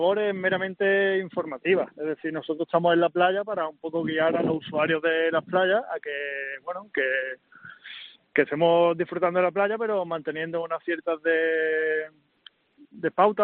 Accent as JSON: {"language": "Spanish", "town": "Málaga", "region": "Andalusia", "country": "Spain", "said": "Sí, yo soy de Málaga y estoy destinado en Marbella."}